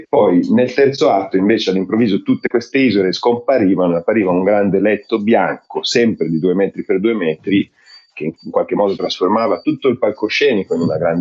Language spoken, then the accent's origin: Italian; Milan, Lombardy, Italy; born there; Io sono nato a Milano e quando io ero bambino mia madre lavorava interna alla Scala.